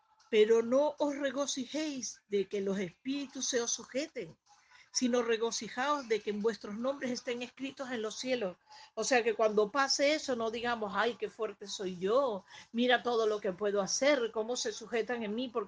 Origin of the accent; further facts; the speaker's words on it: Venezuela; born there; una chica venezolana de mi tierra donde yo nací.